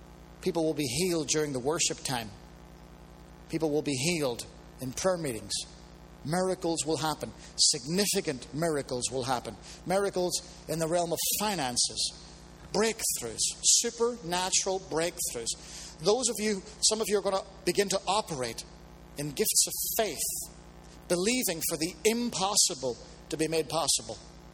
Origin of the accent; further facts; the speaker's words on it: Ireland; When I was a kid growing up in Ireland